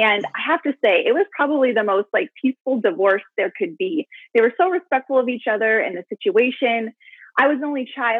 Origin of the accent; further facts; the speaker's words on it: Juneau, Alaska, United States; now in Anchorage, United States; It's so big that I grew up in Juneau. So again, it's a rainforest and it's surrounded by rainforest. So you can only take a boat or an airplane in. You can't drive in or out.